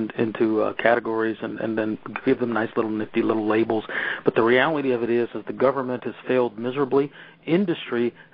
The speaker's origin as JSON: {"language": "English", "region": "California", "country": "United States", "tie": "born or raised there", "said": "But I mean, here in my home state of California"}